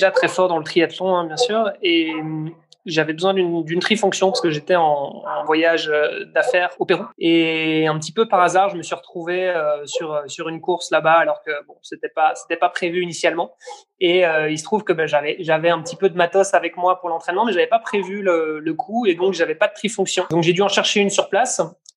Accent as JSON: {"language": "French", "region": "Brussels", "country": "Belgium", "tie": "born or raised there", "said": "donc je suis originaire de Belgique. J'ai grandi dans le sud de Bruxelles. J'ai 28 ans"}